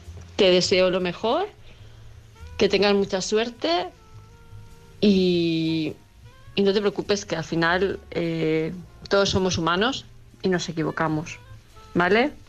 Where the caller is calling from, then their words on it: Palma, Balearic Islands, Spain; de Palma de Mallorca.